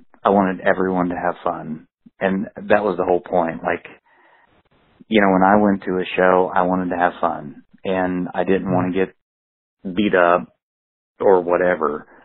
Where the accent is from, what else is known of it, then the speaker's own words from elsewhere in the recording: Pomeroy, Ohio, United States; Well, originally I'm from Pomeroy, Ohio. Yeah.